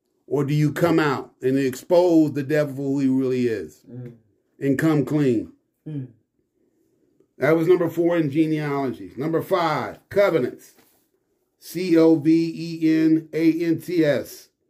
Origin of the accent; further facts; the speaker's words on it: New York, United States; Me from Windsor Terrace.